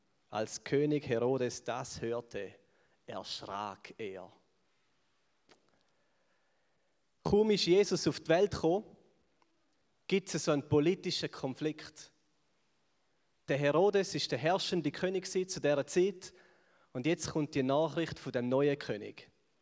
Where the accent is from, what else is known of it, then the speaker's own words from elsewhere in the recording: Switzerland; da geht uns nicht so rein, oder? Als Schweizer.